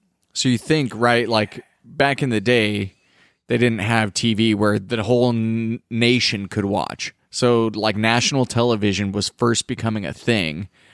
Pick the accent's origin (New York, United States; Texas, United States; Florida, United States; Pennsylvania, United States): Texas, United States; El Paso; So I'm from El Paso, Texas, right?